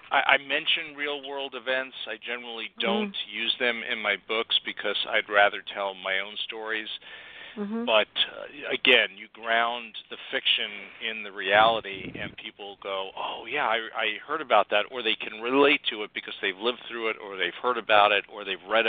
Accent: New York, United States; I was born and raised in New York.

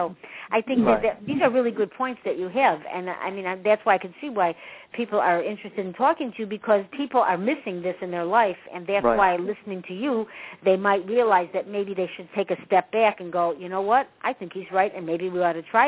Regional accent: Chicago, Illinois, United States; I mean, like, when I lived in Chicago and I grew up in Chicago.

